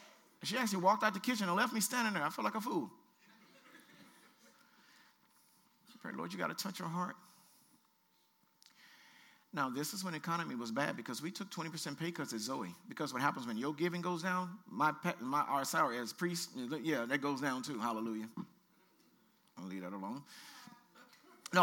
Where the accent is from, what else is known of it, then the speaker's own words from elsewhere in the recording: Shreveport, Louisiana, United States; We're from Shreveport, but I saw it in Shreveport, Louisiana.